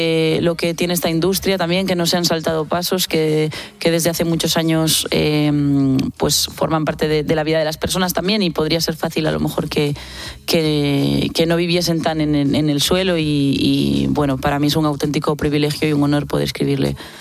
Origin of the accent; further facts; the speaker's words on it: Pontevedra, Galicia, Spain; Bueno, siempre como gallega y pontevedresa siempre he estado muy vinculada al mar